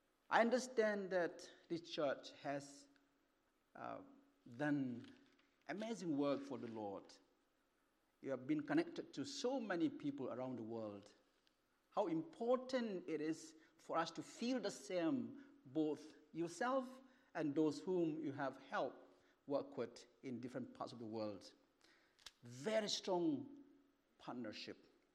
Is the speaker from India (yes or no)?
yes; India; now in United Kingdom; both in Britain and also in my hometown, my country, India